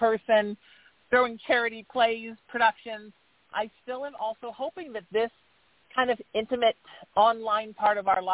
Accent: California, United States; when I grew up in Orange County in Los Angeles, seemed like this mirage that you couldn't go near.

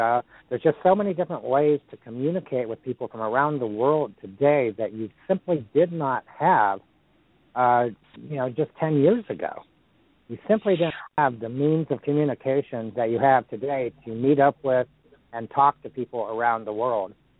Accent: California, United States; now in Boise, United States; you've got the ocean, and I grew up in California. So in Boise, we don't have the ocean

